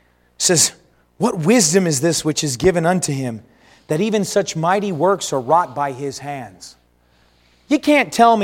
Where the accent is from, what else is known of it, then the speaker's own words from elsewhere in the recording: El Paso, Texas, United States; also born or lived in Oklahoma City, United States; I'm coming back to my hometown. I remember coming back home from college and coming back home to El Paso. I spent 3 years in Oklahoma City there at Heartland Baptist Bible College.